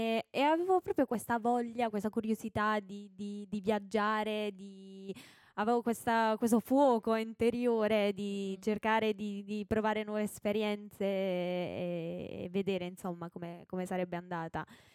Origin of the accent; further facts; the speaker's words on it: Bisceglie, Apulia, Italy; vengo da Biceglie in Puglia, che è vicino Bari.